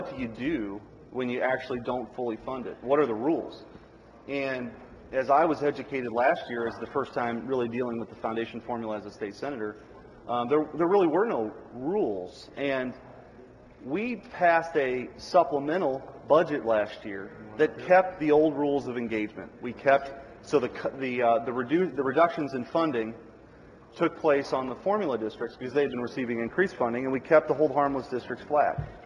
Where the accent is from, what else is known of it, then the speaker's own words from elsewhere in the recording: United States; I mean, to me, as an American, that is one of the greatest moments.